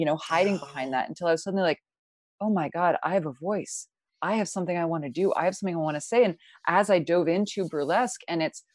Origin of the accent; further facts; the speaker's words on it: New York, United States; Growing up outside of New York City, I was shown around me how women were only as valuable as what they looked like.